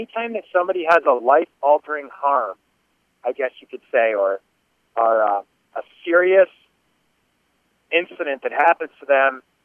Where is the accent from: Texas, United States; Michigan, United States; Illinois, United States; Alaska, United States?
Michigan, United States; Grand Rapids; Yeah, I grew up in Grand Rapids. I'm originally from the west side of the state.